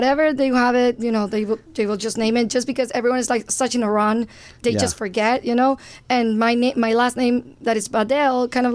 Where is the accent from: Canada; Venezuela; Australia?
Venezuela; now in Los Angeles, United States; I'm from Venezuela.